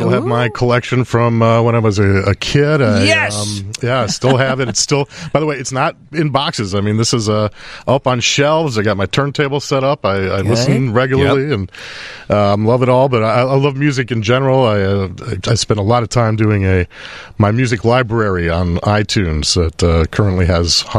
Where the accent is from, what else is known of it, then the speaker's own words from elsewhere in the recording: Chicago, Illinois, United States; I call this my hometown for the most part. I lived in Chicago itself for about 25 years and grew up in the northern suburbs.